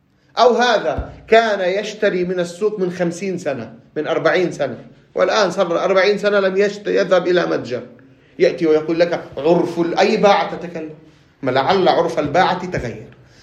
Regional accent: Lebanon; في بيئتي أنا كلبناني

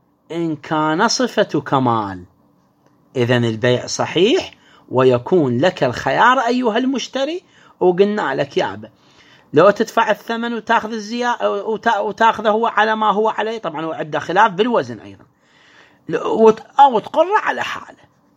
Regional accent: Iraq

